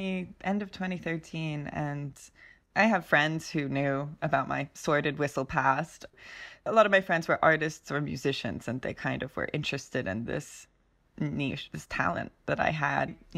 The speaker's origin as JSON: {"language": "English", "town": "Mullumbimby", "region": "New South Wales", "country": "Australia", "tie": "born or raised there", "also_born_or_lived": "Los Angeles, United States", "said": "I grew up in Mullumbimby. I spent my formative years in Los Angeles, and then we moved to Mullumbimby, Australia, which was quite a shock. It's inland from Byron Bay."}